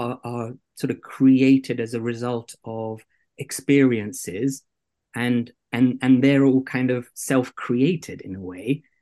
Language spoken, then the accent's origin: English; Kenya; So look, I was brought up in East Africa, and there is a cultural conversation also in Kenya